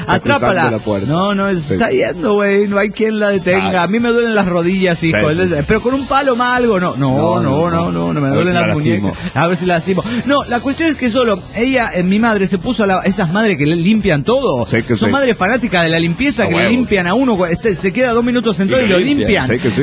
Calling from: Piedras Negras, Coahuila, Mexico; de Piedras Negras, Coahuila, México.

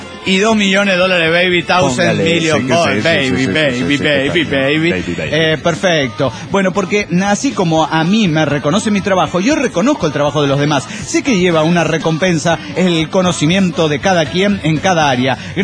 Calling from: Tultitlán, State of Mexico, Mexico; monitorista de Tultitlán, México.

